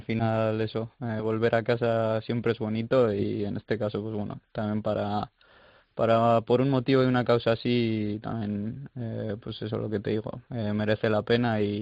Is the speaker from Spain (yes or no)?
yes; Basque Country, Spain; moved away as an adult; now in Italy; es mi tierra, es muy bonito